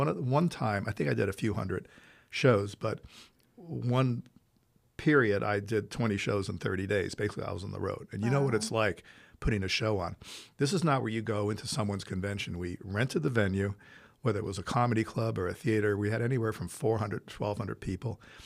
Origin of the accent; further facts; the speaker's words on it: Italy; I grew up in Italy. I don't like to drink wine.